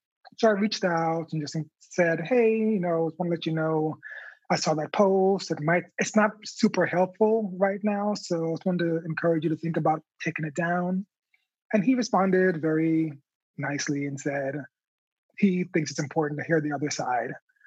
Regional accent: United States; I'm a Jamaican American man.

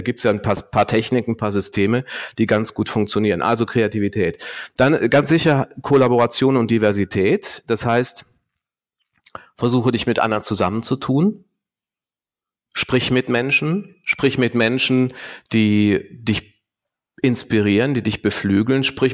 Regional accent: Cologne, North Rhine-Westphalia, Germany; Bei uns in Köln

